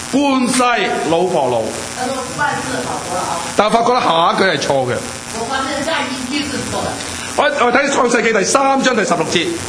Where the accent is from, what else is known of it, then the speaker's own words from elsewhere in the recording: China; 所以我中国人很爱我下一代的人的